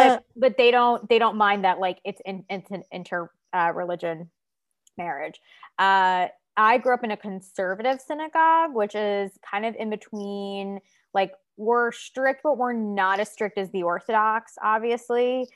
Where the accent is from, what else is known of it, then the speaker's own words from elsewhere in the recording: Long Island, New York, United States; growing up on Long Island, you'll see mainly, at least most of my friends went to Reform synagogues.